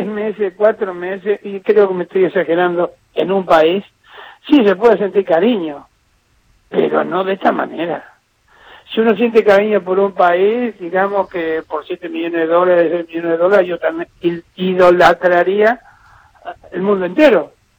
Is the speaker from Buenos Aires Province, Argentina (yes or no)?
no; Córdoba, Argentina; Yo soy cordobés, me encanta la siesta